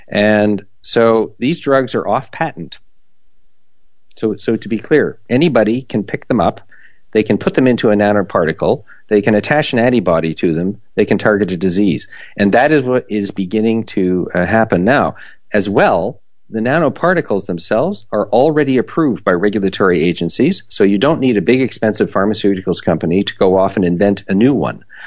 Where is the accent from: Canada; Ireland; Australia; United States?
Canada; now in Germany; I'm a Canadian marooned in Germany.